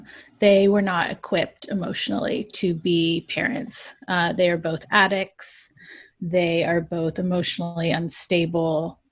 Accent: Seal Beach, California, United States; Seal Beach, California, just down the coast.

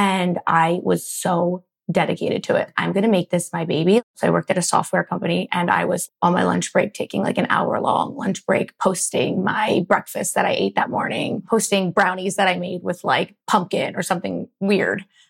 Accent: Philadelphia, Pennsylvania, United States; I'm from Philly, born and raised in the suburbs. And then I never left. I've lived here my entire life

